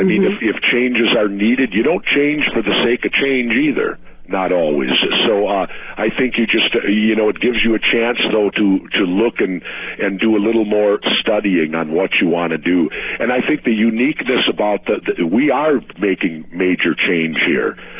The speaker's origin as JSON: {"language": "English", "town": "Minneapolis", "region": "Minnesota", "country": "United States", "tie": "born or raised there", "said": "And if you look at my life, I come from middle class Minnesota. I grew up in South Minneapolis."}